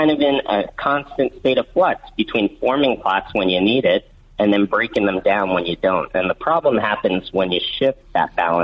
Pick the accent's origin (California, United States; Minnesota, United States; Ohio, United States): California, United States; Los Angeles; I am a Southern California product. Grew up in L.A., born and raised.